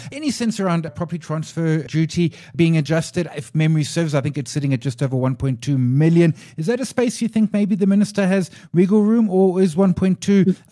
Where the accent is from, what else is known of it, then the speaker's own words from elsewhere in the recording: South Africa; It's better being a South African consumer, but it's still tough out there.